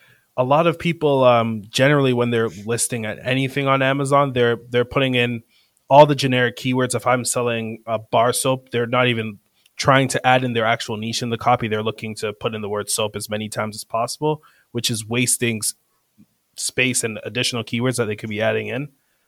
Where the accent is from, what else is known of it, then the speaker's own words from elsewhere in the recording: Canada; French for us because we're Canadian.